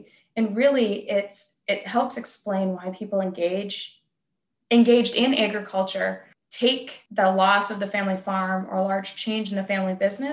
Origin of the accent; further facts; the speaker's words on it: Minnesota, United States; I grew up here in Goodhue County. I grew up on a dairy farm and went to the University of Minnesota for my undergrad